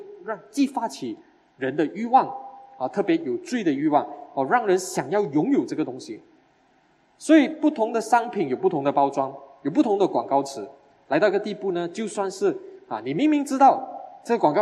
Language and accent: Chinese; Malaysia; 我的身份是我是马来西亚人，可是我是属基督的